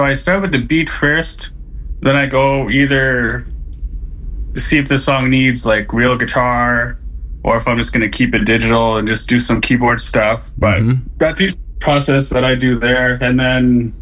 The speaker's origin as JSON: {"language": "English", "town": "La Ronge", "region": "Saskatchewan", "country": "Canada", "said": "I'm originally from La Ronge, Saskatchewan, Treaty 6 territory."}